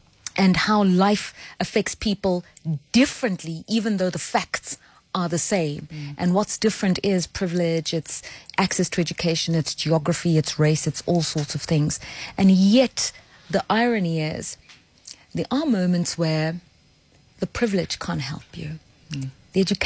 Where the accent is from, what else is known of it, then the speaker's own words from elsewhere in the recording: South Africa; I'm just a South African woman trying to keep her head above water